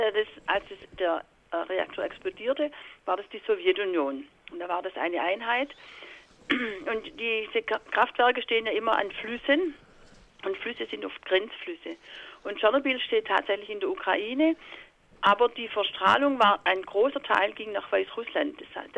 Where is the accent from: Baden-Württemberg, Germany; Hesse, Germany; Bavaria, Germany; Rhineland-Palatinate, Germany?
Baden-Württemberg, Germany; Holzgerlingen; ich komme ja hier aus Holzgerlingen, das ist in Süddeutschland